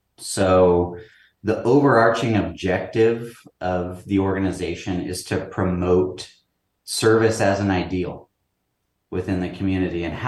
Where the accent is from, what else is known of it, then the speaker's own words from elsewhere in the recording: Washington, United States; I grew up in the Puget Sound area, and the majority of my immediate family is still here